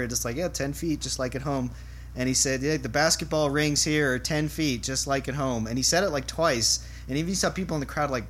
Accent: Miami, Florida, United States; Right, right, and I'm from Miami, so you can send your hate mail

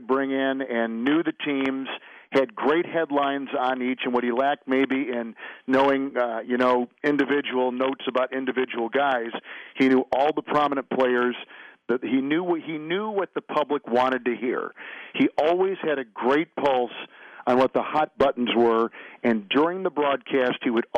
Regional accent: Green Bay, Wisconsin, United States; I grew up in Green Bay, so I got WJR in Detroit and would listen to baseball with Ernie Harwell.

